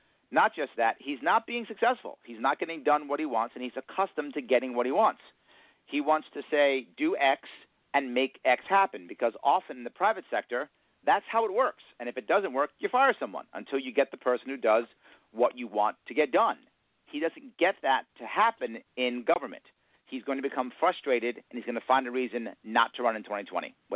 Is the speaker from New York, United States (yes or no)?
yes; Queens, New York, United States; accent: New York; my governor, my president, and me, we are all men from Queens.